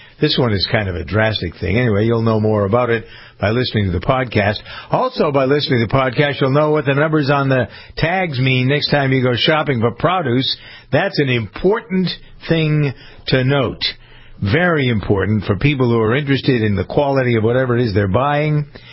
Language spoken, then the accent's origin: English; Framingham, Massachusetts, United States; We have in my hometown of Framingham an outbreak of the measles